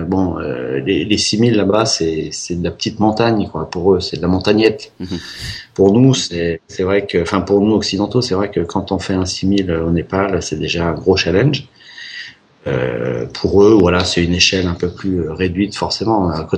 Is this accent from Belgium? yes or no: no; Chamonix, Auvergne-Rhône-Alpes, France; born there; Alors bonjour à tous, donc … je suis né en Haute-Savoie, dans les montagnes, justement près du Mont-Blanc, à Chamonix.